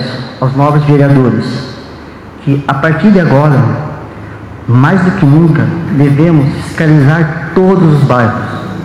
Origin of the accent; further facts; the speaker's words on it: Piedade, São Paulo, Brazil; eu cresci, eu nasci em Piedade e pretendo morrer na cidade de Piedade.